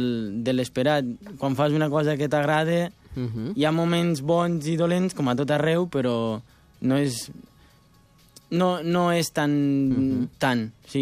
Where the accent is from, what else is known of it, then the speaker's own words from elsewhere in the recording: Juneda, Catalonia, Spain; Jo de Juneda, un poble de Lleida.